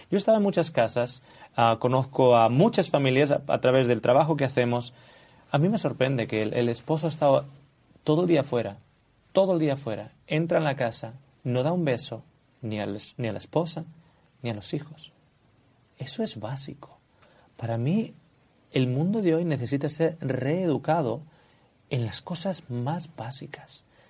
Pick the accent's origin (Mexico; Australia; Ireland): Australia; now in Spain; yo vengo de Australia y aquí en España se vive igual de rápido que se vive en Australia